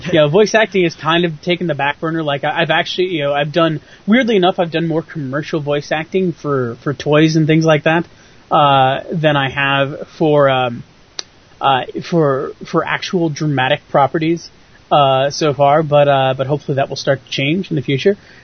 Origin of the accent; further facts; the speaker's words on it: United States; As an American, terrifying.